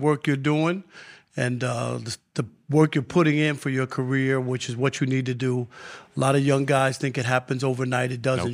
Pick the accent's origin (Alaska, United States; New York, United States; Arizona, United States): New York, United States; Jamaica, Queens; I bought my first house there, all that stuff. So I have roots there. But, yeah, I'm from Jamaica, Queens.